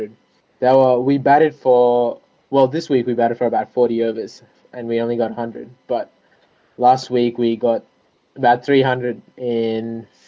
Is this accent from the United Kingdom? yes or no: no; Australia; from Australia.